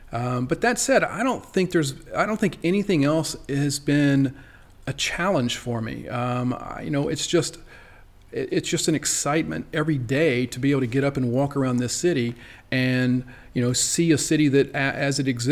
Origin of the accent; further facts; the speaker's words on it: Louisiana, United States; I grew up in South Louisiana, and I'm not the biggest fan of exceedingly hot